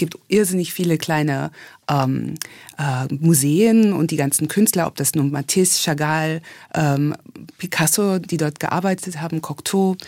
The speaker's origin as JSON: {"language": "German", "region": "Hesse", "country": "Germany", "also_born_or_lived": "London", "moved": "as an adult", "lives_now": "Munich, Germany", "said": "München ist erst so langsam entstanden, weil ich bin ja keine Bayerin, ich komme aus Hessen."}